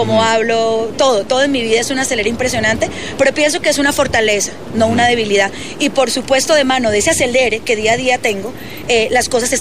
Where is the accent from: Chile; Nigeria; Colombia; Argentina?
Colombia; Bucaramanga, Santander; born there; Nací en Bucaramanga, orgullosamente santandereana, de padre santandereano, de hermanos santandereanos, pero de madre guajira y toda mi familia materna de la costa Caribe. Y por mi sangre corre las dos vertientes.